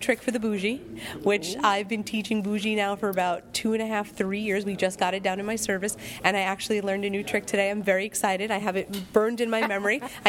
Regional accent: New York, United States; I'm here from Suffolk County, Long Island, New York.

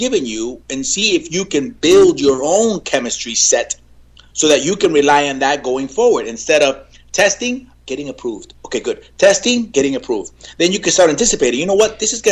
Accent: Puerto Rico; That's the role we came in when we came from Puerto Rico.

